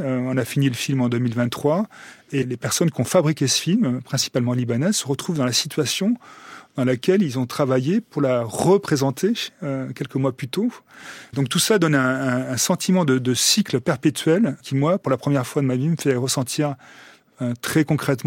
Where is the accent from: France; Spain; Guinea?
France; c'est pas parce qu'on est français